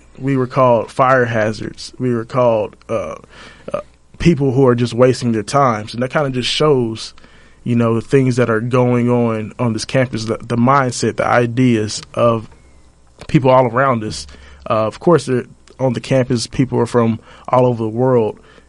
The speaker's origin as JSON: {"language": "English", "town": "Kansas City", "region": "Missouri", "country": "United States", "said": "And especially back home for me, I'm from Kansas City, Missouri."}